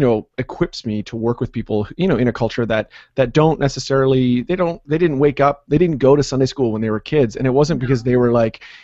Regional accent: Canada; not just because I'm Canadian and I'm partial

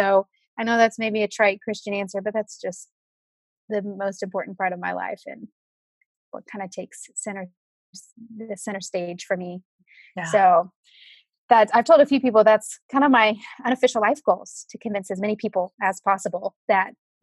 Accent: Houston, Texas, United States; growing up in the Houston area, I feel like you get kind of spoiled by really great Mexican and Tex-Mex food.

